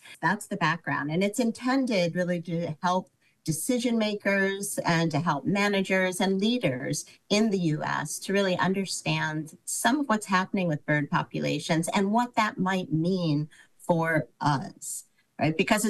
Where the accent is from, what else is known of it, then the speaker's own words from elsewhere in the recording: Schenectady, New York, United States; I grew up in Schenectady, New York. So outside for me was actually alleyways